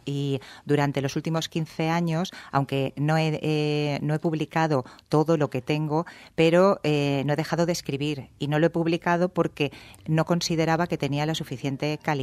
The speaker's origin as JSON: {"language": "Spanish", "town": "Banyeres de Mariola", "region": "Valencian Community", "country": "Spain", "said": "es una editorial valenciana, como yo, y soy de Bañeres de Mariola, alicantina, o sea, por los cuatro costados, pertenezco a la comunidad valenciana y además la adoro"}